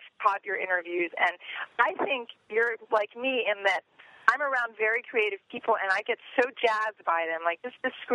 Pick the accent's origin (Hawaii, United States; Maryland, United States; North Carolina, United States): Maryland, United States; I love the shout outs to the SAG-AFTRA office in that's Maryland, my hometown.